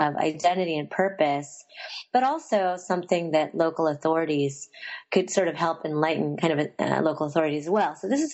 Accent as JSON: {"language": "English", "town": "Union City", "region": "New Jersey", "country": "United States", "tie": "born or raised there", "said": "And really, I think my growing up in Union City shaped a lot of what would eventually become my research questions and really what would constitute the kind of the core of my political activism"}